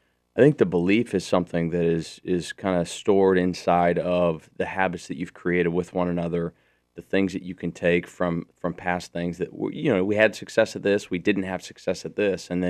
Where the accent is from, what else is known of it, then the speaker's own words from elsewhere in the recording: Columbia City, Indiana, United States; I grew up in Columbia City.